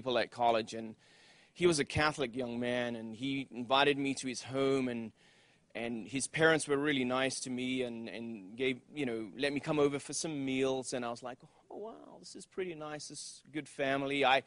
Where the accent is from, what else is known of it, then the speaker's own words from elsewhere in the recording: London, United Kingdom; born there; But I was born in England, in London, and not from a Christian family.